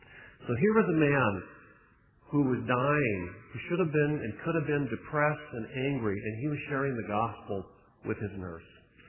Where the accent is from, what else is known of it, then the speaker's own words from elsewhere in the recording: Seattle, Washington, United States; I found out we're both from Seattle. We went to competing high schools.